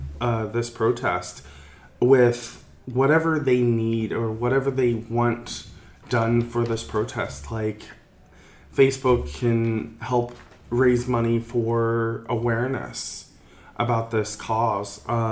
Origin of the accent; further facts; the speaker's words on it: Kentucky, United States; I know in my home state of Kentucky, it's already a mandate that we have to wear them.